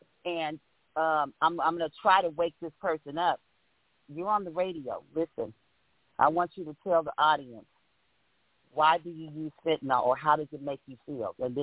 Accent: California, United States; And I am from Monterey County, but I raised my kids in Sacramento, and then I came back to Monterey County.

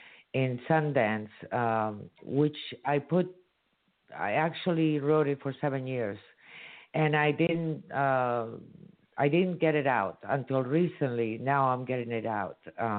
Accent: Barcelona, Catalonia, Spain; We're in Barcelona, Spain.

